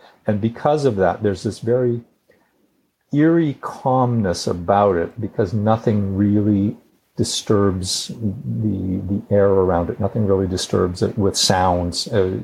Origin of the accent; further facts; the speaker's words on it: Sudbury, Ontario, Canada; I grew up in Sudbury, which is a mining town.